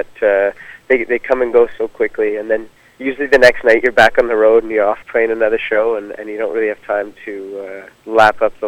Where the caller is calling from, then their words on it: Montreal, Quebec, Canada; From Montreal.